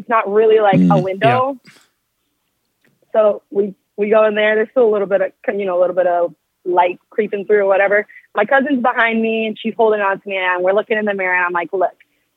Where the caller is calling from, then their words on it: Sacramento, California, United States; Hi, I'm calling from California, Sacramento.